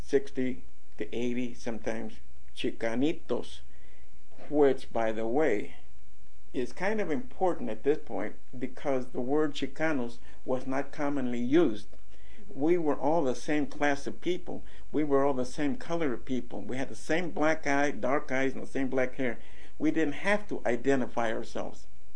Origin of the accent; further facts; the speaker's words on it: Tolleson, Arizona, United States; But my early experience was growing up in the Tolleson area on the west side of the valley